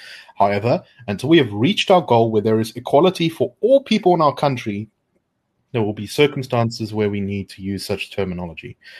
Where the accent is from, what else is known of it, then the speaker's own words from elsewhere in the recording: South Africa; What is important is for us is to see ourselves first and foremost as Africans, as it constitutes our being South African.